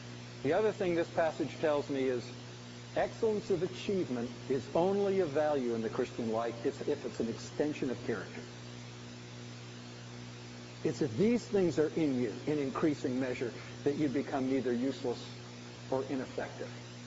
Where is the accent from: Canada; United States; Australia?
Canada; And as a Canadian, my thing would be, it's going pretty well.